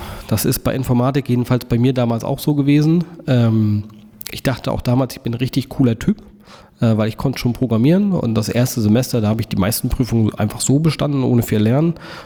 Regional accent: Rostock, Mecklenburg-Vorpommern, Germany; Also aufgewachsen bin ich hier in Rostock. Ich habe mal bis auf ein paar Jahre außerhalb von Rostock, also vor den Toren von Rostock, auch immer in Rostock gelebt.

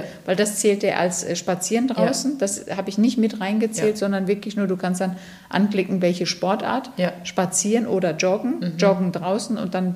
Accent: North Rhine-Westphalia, Germany; also ich komme ja aus dem Ruhrgebiet, ne? Wir sind ja mit Pommes groß geworden.

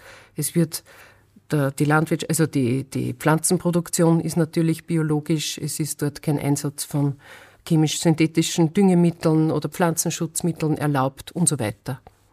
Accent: Austria; Das ist ein sehr geringer Prozentsatz bei uns in Österreich.

